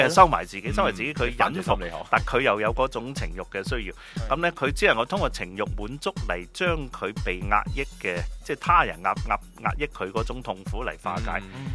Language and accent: Cantonese; China; 即係我哋中國人成日都話，即係埋沒良心啊